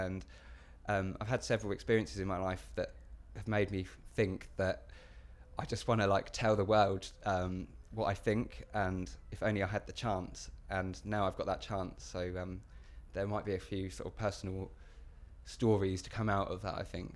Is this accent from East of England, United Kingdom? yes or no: no; Reading, South East England, United Kingdom; I'm 25 years old and I'm from Reading in Berkshire.